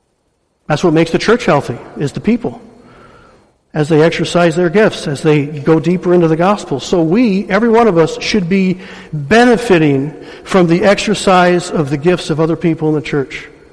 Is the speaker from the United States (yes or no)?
yes; Detroit, Michigan, United States; born there; One, because I was born in Detroit, I want to see a church that is operating on all cylinders